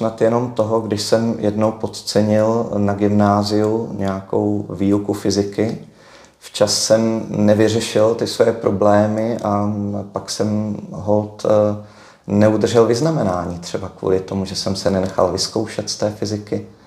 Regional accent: Moravia, Czechia; Opravdu pocházím z Moravy

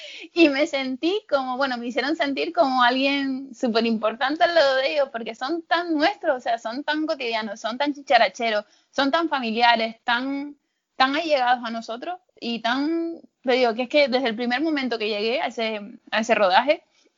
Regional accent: Canary Islands, Spain; Dios, qué grande es mi tierra, ¿no? O sea, qué grande es ese trocito de isla

